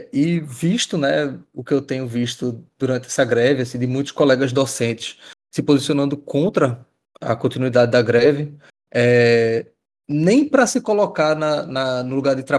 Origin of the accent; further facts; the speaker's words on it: Recife, Pernambuco, Brazil; Sou aqui de Recife, professor do IFPE.